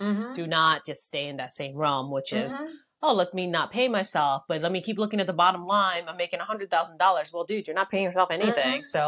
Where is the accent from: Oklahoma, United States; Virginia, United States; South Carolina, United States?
Virginia, United States; Richmond; Or even, you know, I'm from Richmond. So, like, even 100 miles away, it's completely a different pay structure.